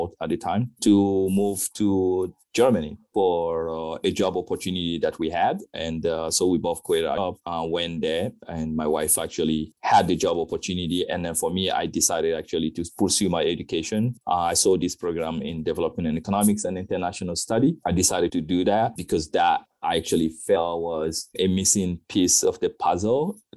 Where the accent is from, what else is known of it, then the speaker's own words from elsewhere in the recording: Guinea; moved away; I was born in Guinea and spent half of my life there and the other half outside the country. So as I was growing up in Guinea, I decided that I wanted to go outside the country to pursue my education, specifically in the United States.